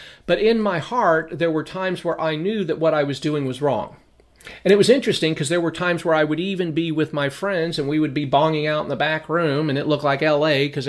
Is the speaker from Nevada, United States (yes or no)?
yes; Las Vegas, Nevada, United States; When I was growing up in Vegas, from 1980 to 1990, I fell into the lifestyle of drugs for about 7 years